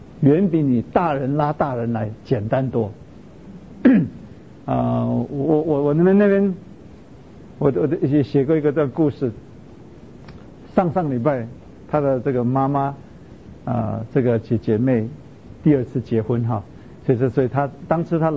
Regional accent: China

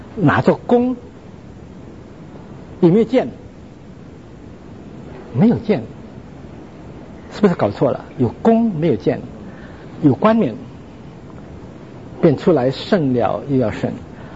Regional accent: Canada; 我是加拿大来的

